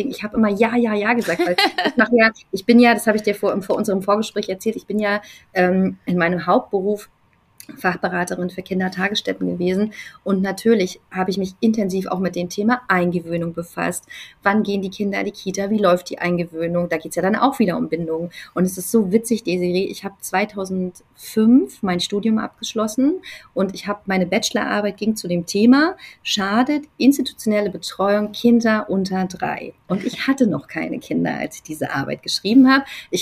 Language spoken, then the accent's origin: German; East Germany, Germany; ich komme aus Ostdeutschland.